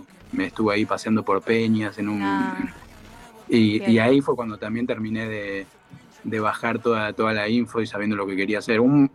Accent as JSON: {"language": "Spanish", "region": "Buenos Aires", "country": "Argentina", "said": "Sin negar que yo soy un porteño, que nací en un noveno piso, en una avenida, digamos."}